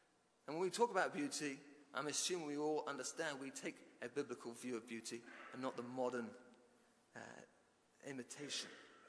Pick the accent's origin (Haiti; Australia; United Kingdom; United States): United Kingdom; I'm British, I don't crank.